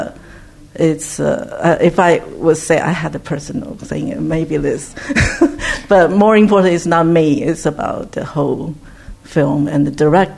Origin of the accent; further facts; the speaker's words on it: Taiwan; So I'm from Taiwan, he's from Singapore.